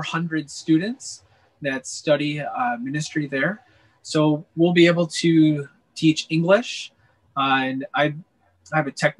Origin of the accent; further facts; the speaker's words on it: Green Bay, Wisconsin, United States; Born and raised in Wisconsin, just outside of Green Bay. Grew up American Baptist, very involved in camping ministry, Camp Tamarack up there.